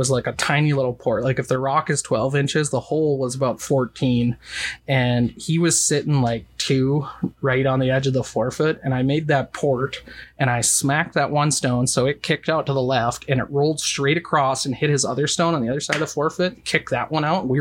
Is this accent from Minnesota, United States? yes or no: yes; Minnesota, United States; Yeah, so the Polish tradition that I know, because I'm from Minnesota